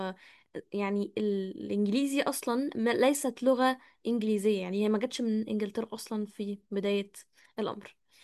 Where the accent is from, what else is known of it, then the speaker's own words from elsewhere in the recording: Egypt; وأنا مش مولود في أمريكا، يعني الناشوناليتي اللي هي الجنسية بتاعتي مش أمريكي، أنا مصري